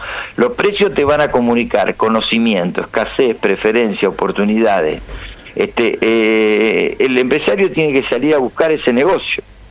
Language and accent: Spanish; Rosario, Santa Fe, Argentina; Viví toda mi vida en Arroyito, ahora vivo en el centro.